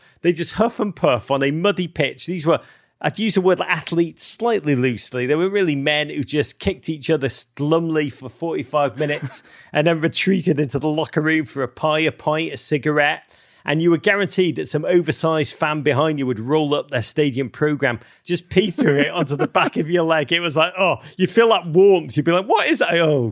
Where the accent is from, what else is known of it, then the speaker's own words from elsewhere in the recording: Liverpool, North West England, United Kingdom; my hometown team from Liverpool, that once great port city in the northwest of England.